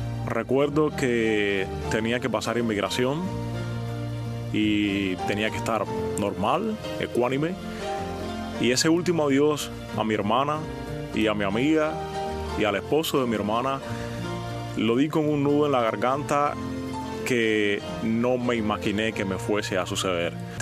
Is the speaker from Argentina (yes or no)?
no; Cuba; moved away; Recuerdo cuando salí de Cuba que mi último adiós evidentemente fue para mi familia.